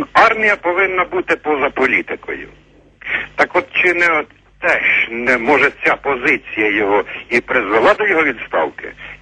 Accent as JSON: {"language": "Ukrainian", "region": "Poltava Oblast", "country": "Ukraine", "said": "Я теж з Полтавщини."}